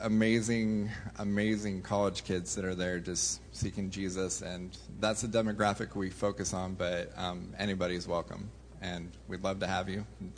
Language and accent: English; Ventura, California, United States; I'm from Southern California. Anyone from California? Awesome.